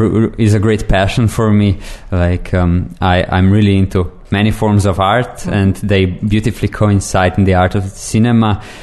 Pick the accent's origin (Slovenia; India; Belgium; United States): Slovenia; English is a second language; from Slovenia.